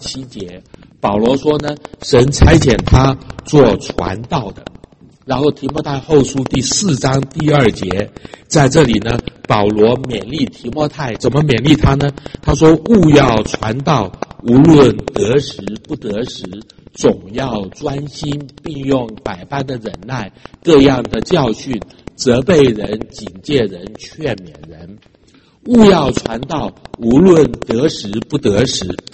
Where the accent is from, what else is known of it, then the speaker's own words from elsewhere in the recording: southern Taiwan, Taiwan; 我在台湾的南部长大